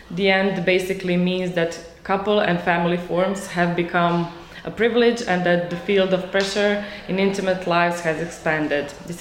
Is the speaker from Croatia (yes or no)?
yes; Croatia; English is a second language; now in Slovenia; I'm also from Croatia, the same as Marta, but I've been living in Slovenia for some time.